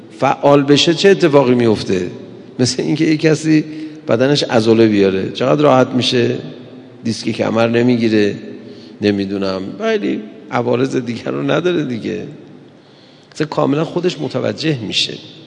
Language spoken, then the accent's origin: Persian; Iran; نه ما میدونی ایرانی هستیم